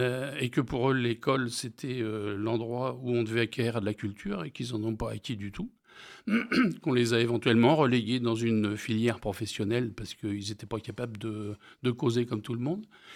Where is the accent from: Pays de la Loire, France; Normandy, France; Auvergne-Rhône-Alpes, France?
Normandy, France; La vache, c'est parce qu'on est normand, effectivement.